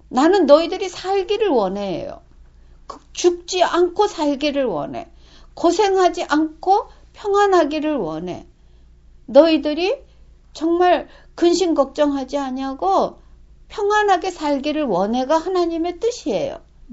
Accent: South Korea; also born or lived in Japan; 제가 이제 한국에서 태어나서 자라면서 한국에 해 뜨는 나라였어요. 그렇게 자랐는데 일본에 가서 살다 보니까

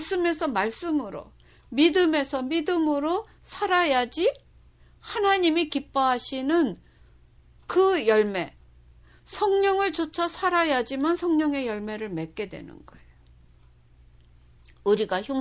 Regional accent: South Korea; 우리가 이제 한국에서 태어나서 자랐으면은

